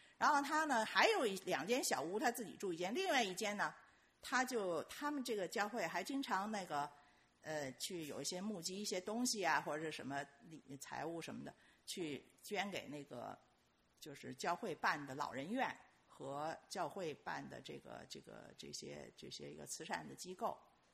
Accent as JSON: {"language": "Chinese", "region": "Beijing", "country": "China", "accent": "Beijing", "said": "这话呢，其实在我们北京话里头是很形象的"}